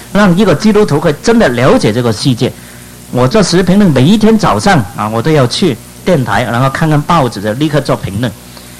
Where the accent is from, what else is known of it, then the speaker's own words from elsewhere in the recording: Guangdong, China; 我们讲福音啊，一天大人来听啊，讲，我们广东话叫喷口水啊，讲很多